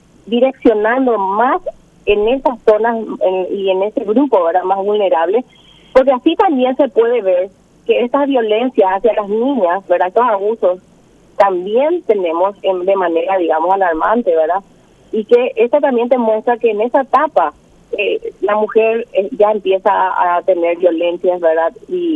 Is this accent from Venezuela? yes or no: no; Paraguay; como paraguayos